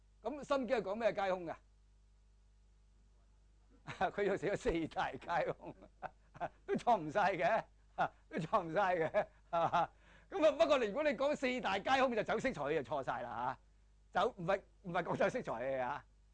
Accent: China; 因為我哋中國人傳譯咗或者將印度翻譯過嚟嘅資料

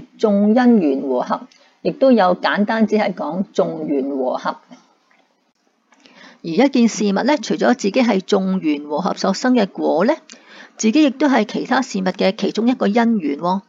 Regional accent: China; 又有啲好似我哋中国人所讲嘅金木水火土

